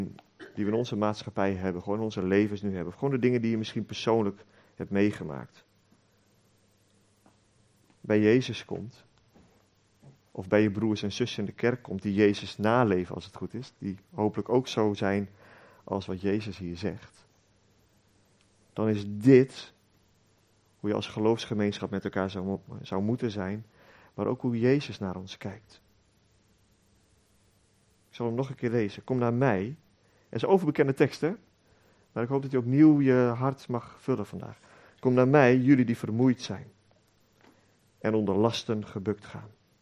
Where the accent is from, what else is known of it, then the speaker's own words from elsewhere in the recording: Lelystad, Flevoland, Netherlands; Ik ben opgegroeid in Lelystad en daar zaten we in de gemeente.